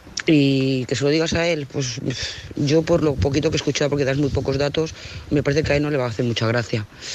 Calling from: Lloret de Mar, Catalonia, Spain; de Lloret de Mar.

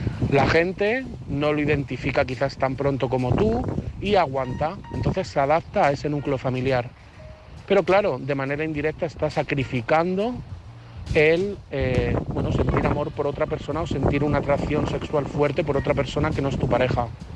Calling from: Madrid, Community of Madrid, Spain; de Madrid

